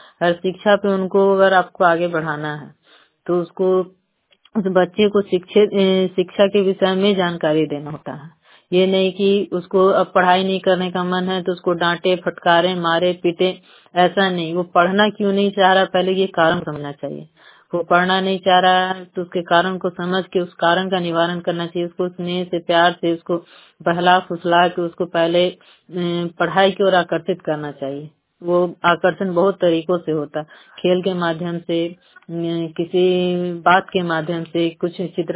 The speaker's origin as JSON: {"language": "Hindi", "town": "Chandi", "region": "Bihar", "country": "India", "said": "मैं चंडी से हूँ, चंडी नालंदा।"}